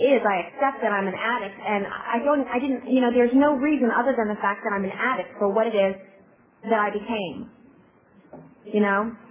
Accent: Washington, District of Columbia, United States; born there; I am from America. I was born in Washington, D.C. I came from an upper middle class family.

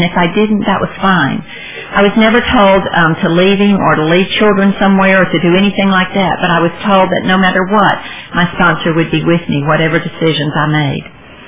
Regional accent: Jackson, Mississippi, United States; moved away as an adult; And now, I was raised in Jackson, Mississippi all my life, had lifelong friends there, my program was there, my sponsor was there, but it was going to be great, an adventure to move.

